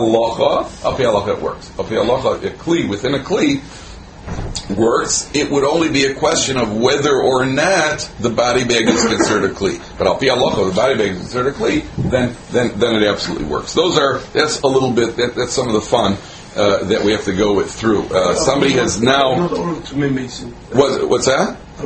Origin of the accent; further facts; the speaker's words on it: Chicago, Illinois, United States; the Rav of the Shul, where I grew up in Chicago